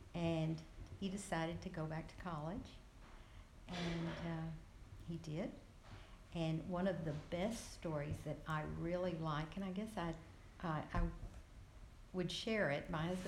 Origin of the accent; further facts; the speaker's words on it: Kentucky, United States; born there; I was born in Western Kentucky in a rural area on a farm.